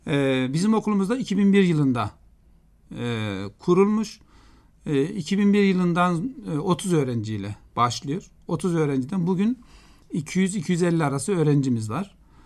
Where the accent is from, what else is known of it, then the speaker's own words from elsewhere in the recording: Kayseri, Turkey; Ben aslen Kayserliyim. 1964 doğumluyum.